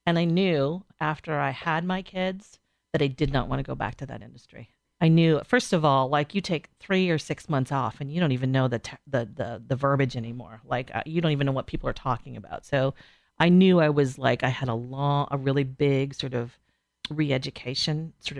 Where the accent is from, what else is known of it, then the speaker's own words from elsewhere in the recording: Alaska, United States; also born or lived in Washington; I grew up in Alaska and then around here on the Hood Canal. So I've spent most of my life either up north or around this area, Seattle, Olympia, the Hood Canal.